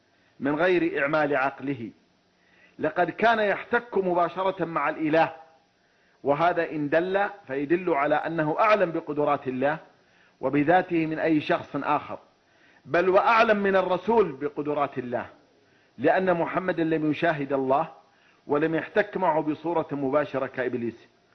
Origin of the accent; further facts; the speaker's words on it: Saudi Arabia; ما الذي أستفيده أنا كمواطن سعودي صحراوي